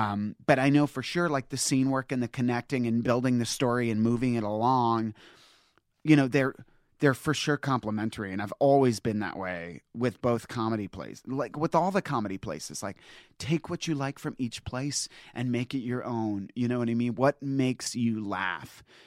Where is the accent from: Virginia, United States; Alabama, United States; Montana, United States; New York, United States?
Virginia, United States; I'm from Northern Virginia, like, friendly and excited.